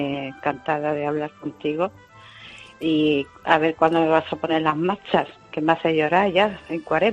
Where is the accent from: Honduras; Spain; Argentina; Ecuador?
Spain; Andalusia; now in Lérida, Spain; es que vivo en Cataluña, vivo en Lérida y me emociono porque soy andaluza